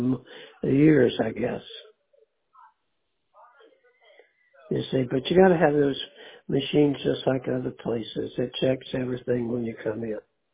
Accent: Carolina, United States; I grew up in Carolina. You wouldn't do one thing like that. Your father would tear you apart.

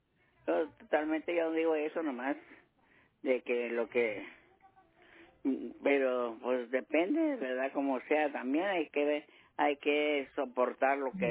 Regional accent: Mexico; Yo soy mexicana.

